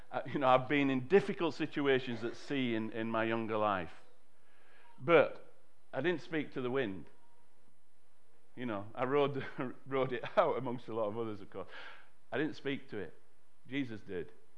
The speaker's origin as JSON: {"language": "English", "town": "Bradford", "region": "Yorkshire and the Humber", "country": "United Kingdom", "said": "That's why I say I'm from Bradford, not Texas."}